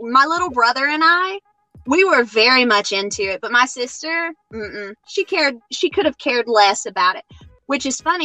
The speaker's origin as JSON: {"language": "English", "region": "Georgia", "country": "United States", "tie": "born or raised there", "said": "like, you know, growing up in Georgia, like, cause dad did all the shows in Georgia."}